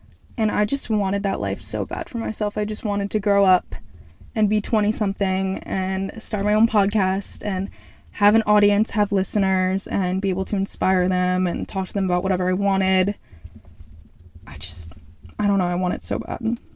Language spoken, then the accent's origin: English; New Jersey, United States; I'm from New Jersey. In case you can't tell, I know that I look like I'm from New Jersey.